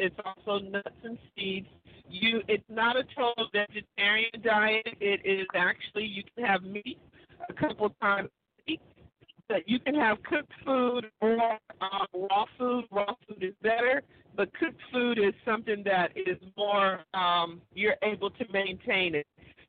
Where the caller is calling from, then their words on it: Florida, United States; I'm calling from Florida.